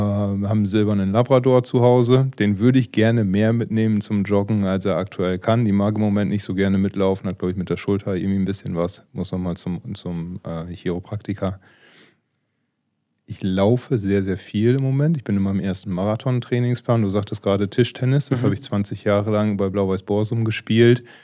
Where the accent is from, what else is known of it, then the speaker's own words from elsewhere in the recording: Emden, Lower Saxony, Germany; born there; Also ich bin ein gebürtiger Emner, bin Unternehmer, bin seit 13 Jahren selbstständig